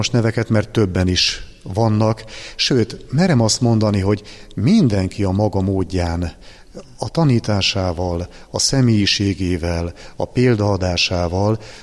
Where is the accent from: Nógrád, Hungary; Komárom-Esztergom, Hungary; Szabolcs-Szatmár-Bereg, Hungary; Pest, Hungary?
Nógrád, Hungary; Balassagyarmat; abból a városból, ahonnan származom, Balassagyarmatról